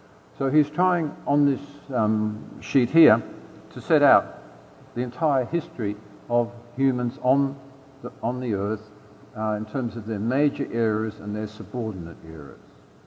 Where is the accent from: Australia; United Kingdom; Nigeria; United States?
Australia; The Aboriginal people of Australia that is indeed my home country.